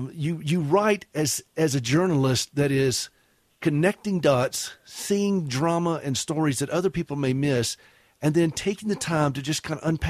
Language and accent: English; the South, United States; I said potluck because I'm from the South, so I can't help it.